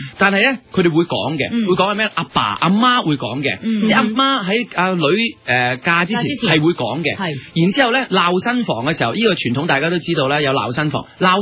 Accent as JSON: {"language": "Cantonese", "country": "China", "said": "係唔係话我中国人唔敢讲"}